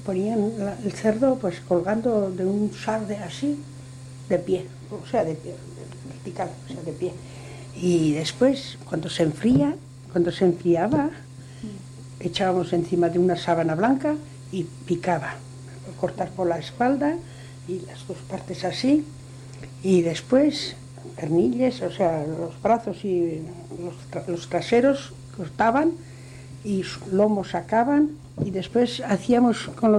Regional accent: Basque Country, Spain; first language Basque; Spanish is a second language; No puedo hablar porque soy vasca y a veces pues no puedo hablar bien.

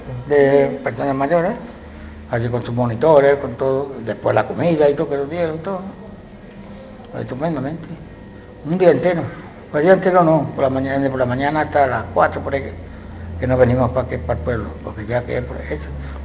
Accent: Córdoba, Andalusia, Spain; me iba allí en Córdoba, que yo soy de Córdoba, donde he dicho

